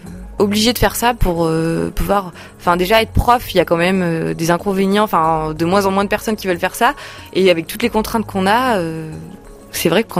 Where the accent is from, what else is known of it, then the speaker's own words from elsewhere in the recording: Le Puy-en-Velay, Auvergne-Rhône-Alpes, France; J'ai grandi en Haute-Loire, au Puy-en-Velay, donc je suis quelqu'un qui aime énormément l'extérieur